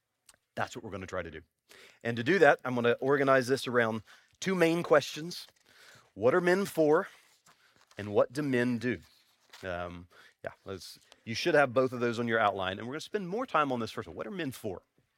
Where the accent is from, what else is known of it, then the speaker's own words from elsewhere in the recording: Franklin, West Virginia, United States; a funeral home in Franklin, West Virginia. This is my hometown.